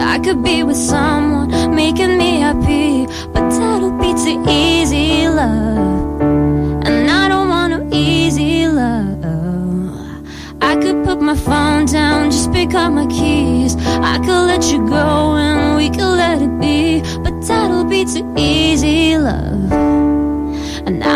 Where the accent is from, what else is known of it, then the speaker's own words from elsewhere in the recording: Indonesia; I'm a musician, also I'm from Indonesia.